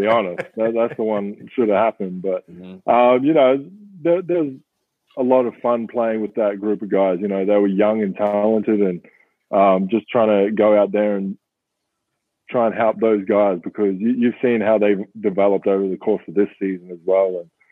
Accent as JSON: {"language": "English", "country": "Australia", "tie": "born or raised there", "said": "I grew up in Australia, I grew up in a rural community"}